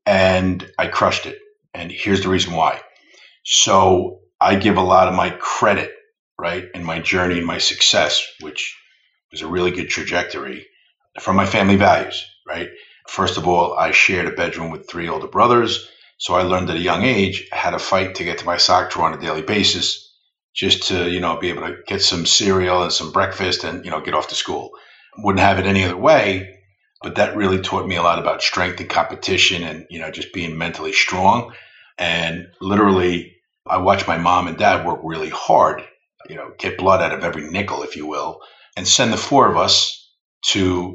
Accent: Bronx, New York, United States; I'm originally from the Bronx, New York. My mom still lives there. I was either going to Fordham University or Manhattan College.

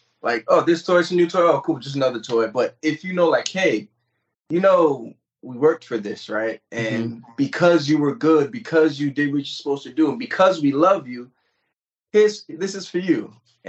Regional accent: Brooklyn, New York, United States; also born or lived in Long Island; So growing up in Brooklyn, we lived in an apartment, and I knew what it's like going from apartment to moving into a better home, then to moving to Long Island, to actually moving in Long Island, New York, Nassau County, to an actual home.

